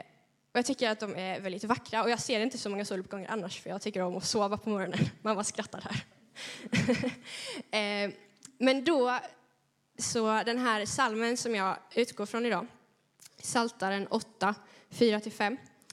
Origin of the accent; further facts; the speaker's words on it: Laholm, Halland County, Sweden; jag är uppvuxen på Hallandsåsen. På den halländska sidan. Och det har jag varit bitter över i hela mitt liv. Jag vill vara skåning.